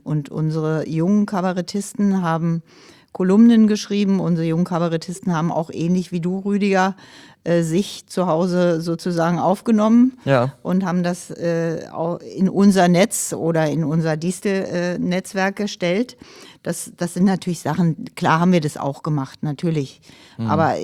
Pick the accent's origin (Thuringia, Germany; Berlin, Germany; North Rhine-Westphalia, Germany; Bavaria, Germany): Berlin, Germany; Ich komme aus dem Ostteil der Stadt Berlin